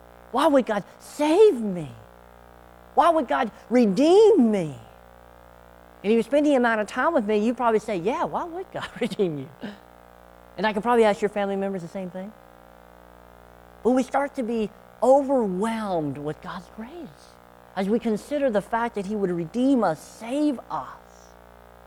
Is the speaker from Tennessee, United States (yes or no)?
yes; Tennessee, United States; If that's good English, I don't know. I'm from Tennessee, so it works for me.